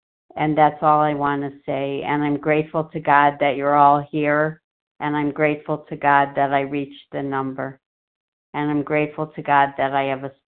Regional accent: Twinsburg, Ohio, United States; I'm from Twinsburg, Ohio, outside Cleveland

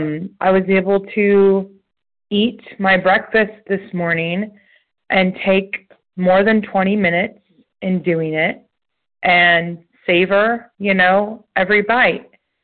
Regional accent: Reading, Pennsylvania, United States; I'm a compulsive overeater from Reading, Pennsylvania.

